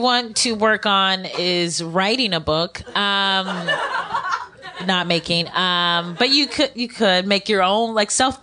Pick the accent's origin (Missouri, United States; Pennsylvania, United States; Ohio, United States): Ohio, United States; like growing up in Ohio, going to all white high school and all those kind of situations